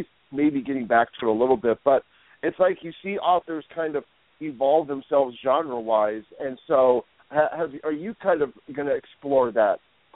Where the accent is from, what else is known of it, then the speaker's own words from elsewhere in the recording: Ohio, United States; I'm from Ohio. So I'm familiar with that area, yeah, because I'm from Ohio, yeah.